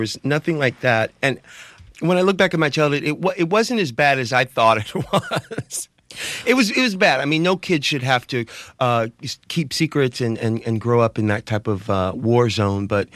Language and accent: English; San Diego, California, United States; it's taken me years of therapy to be even able to say I'm from San Diego because I don't have an emotional attachment to San Diego.